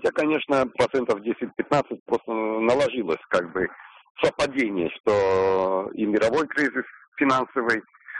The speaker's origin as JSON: {"language": "Russian", "region": "Moscow", "country": "Russia", "said": "Я из Москвы."}